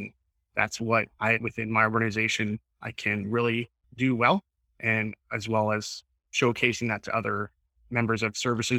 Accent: Canada; because I'm a proud Canadian and we are a Canadian company

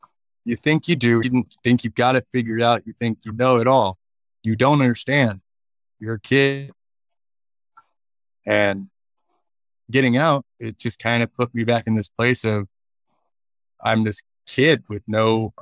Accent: Lansing, Michigan, United States; You know, I'm from Lansing, Michigan. There's not a military base anywhere near that place.

